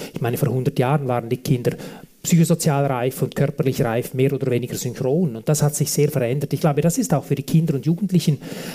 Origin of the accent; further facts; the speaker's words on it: Davos, Graubünden, Switzerland; Ich bin in Davos aufgewachsen, in einem Dorf, heute eine Stadt, damals etwas kleiner, in Davosdorf, das ist eine kleine Gemeinschaft